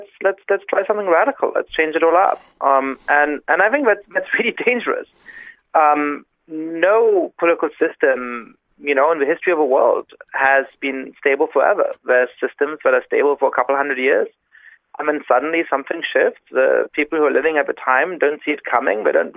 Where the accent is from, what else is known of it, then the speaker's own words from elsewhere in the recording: Germany; And when I grew up in Germany, which is a sort of interesting place to grow up